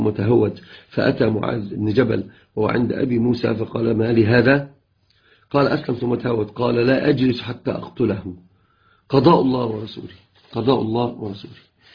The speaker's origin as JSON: {"language": "Arabic", "region": "Upper Egypt", "country": "Egypt", "said": "عندنا في الصعيد"}